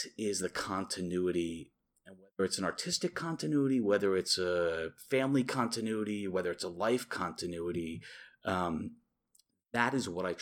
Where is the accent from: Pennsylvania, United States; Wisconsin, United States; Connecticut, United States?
Connecticut, United States; But I was raised in Connecticut primarily.